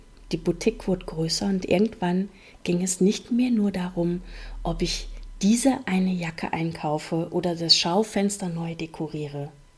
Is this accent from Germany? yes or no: yes; Olpe, North Rhine-Westphalia, Germany; Ich bin damals wegen der Liebe zurück in meine Heimat gekommen